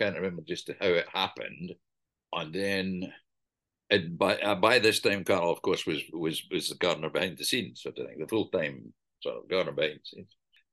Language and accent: English; Kilmarnock, Scotland, United Kingdom; born there; also born or lived in Glasgow / Reading / Shropshire; I was born in Kilmarnock I went to college in Glasgow in Ayr. I worked in nurseries in Kilmarnock, and then I went to Reading. And then I went from Reading to Shropshire